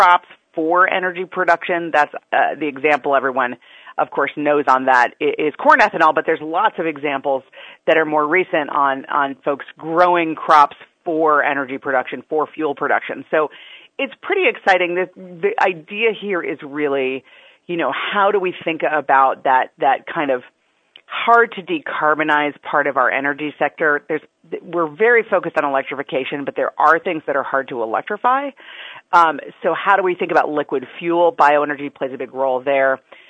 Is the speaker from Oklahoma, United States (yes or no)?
no; Wisconsin, United States; also born or lived in California; You know, I'm from Wisconsin, and I spent a lot of time in California, both states with a lot of forested areas and a lot of agriculture.